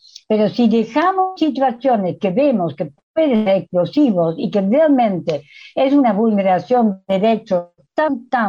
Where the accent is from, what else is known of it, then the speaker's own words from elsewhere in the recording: Netherlands; Spanish is a second language; Yo soy holandesa, todavía lo soy.